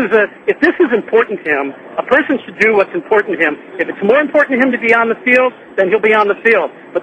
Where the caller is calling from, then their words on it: California, United States; California, Northern California.